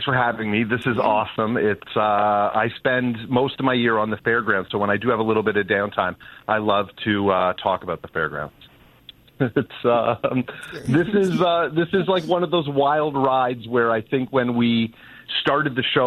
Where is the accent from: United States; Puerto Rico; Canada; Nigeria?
Canada; I'm a Canadian kid, born and raised